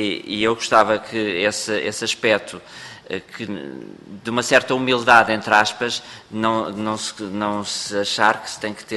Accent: Portugal; como português que sou

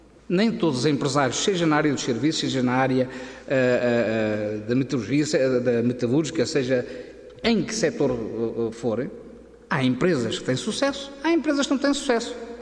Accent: Oeste, Portugal; Eu sou do Oeste, eu vivo todos os dias com o pessoal, principalmente da parte da fruticultura

